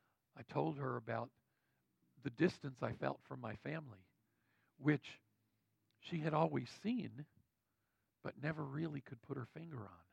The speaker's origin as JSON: {"language": "English", "town": "Lexington", "region": "Kentucky", "country": "United States", "tie": "born or raised there", "said": "a ministry that was based in my hometown of Lexington."}